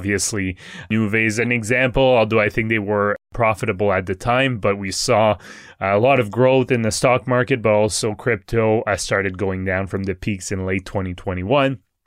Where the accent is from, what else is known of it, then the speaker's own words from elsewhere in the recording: France; accent: French; English is a second language; And also, with my French accent. So I do apologize for that.